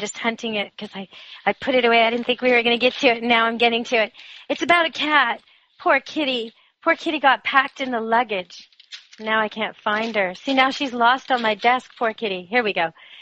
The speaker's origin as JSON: {"language": "English", "country": "Canada", "said": "because I'm Canadian"}